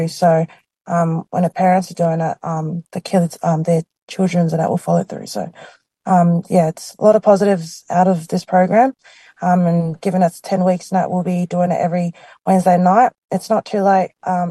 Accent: Australia; born there; being an Australian citizen, like being born here, I find that having that culture just keeps me intact

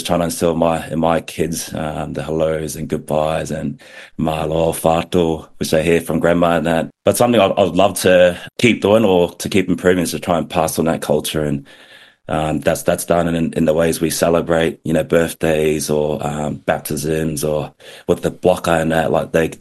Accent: Bundaberg, Queensland, Australia; growing up in Bundaberg, my parents obviously spoke Tongan to us, and we could all understand it.

